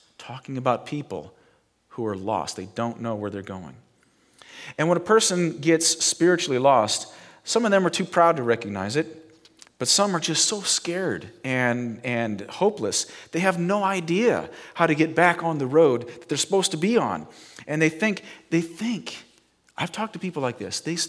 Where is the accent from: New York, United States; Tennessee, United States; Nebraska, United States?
Nebraska, United States; I said, dude, I can't help you. I'm from Nebraska. You know, you can't get lost in Nebraska.